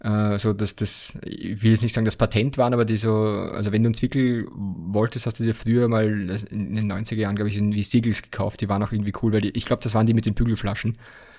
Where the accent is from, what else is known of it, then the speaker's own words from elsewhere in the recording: Austria; Fenstertag, wie es bei uns in Österreich heißt.